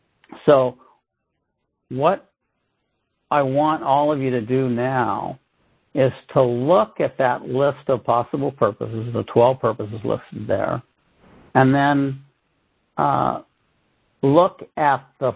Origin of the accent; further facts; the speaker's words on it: California, United States; Sorry about the digression, but it was in the chat, so I, being a Californian, I couldn't help but comment.